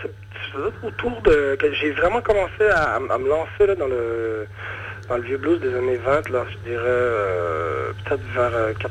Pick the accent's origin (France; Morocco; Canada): Canada; Moncton, New Brunswick; C'est de là d'où je viens, mes racines, mes parents, tout le reste de ma famille habite là d'ailleurs.